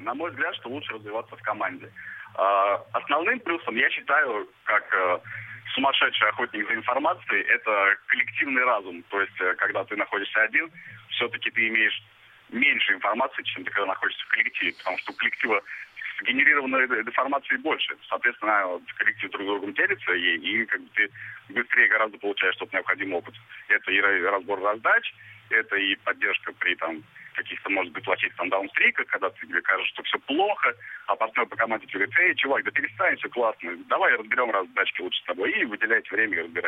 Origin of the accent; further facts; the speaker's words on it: Tolyatti, Samara Oblast, Russia; я из Тольятти.